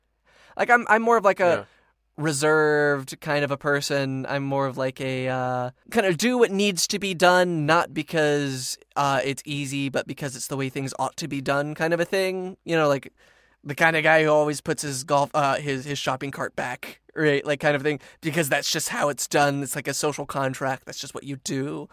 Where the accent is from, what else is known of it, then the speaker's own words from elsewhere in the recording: Louisiana, United States; now in Japan; I was raised in Louisiana, and Cajun food is like my soul food.